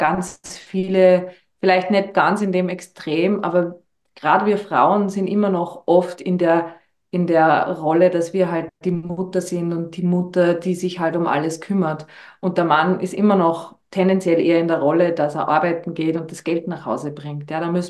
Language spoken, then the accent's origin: German; Austria; Ich sage immer, bei uns in Österreich, wir leben unser Krankheitssystem.